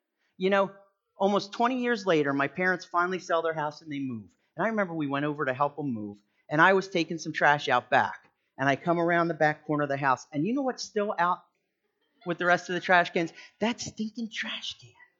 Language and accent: English; Haddon Heights, New Jersey, United States; Growing up, we grew up right here in Haddon Heights, right on Kings Highway